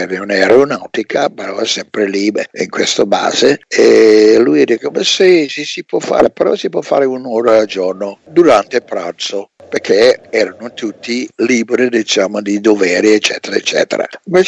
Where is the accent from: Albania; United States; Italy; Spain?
United States; Muskegon Heights, Michigan; also born or lived in Massachusetts; nei primi 7 anni sono vissuto in Massachusetts. Spostandomi insieme con mamma e papà, siamo andati in Michigan, a Muskegon Heights, Michigan, che è un piccolo quartiere, diciamo, fuori Muskegon, dove ho fatto liceo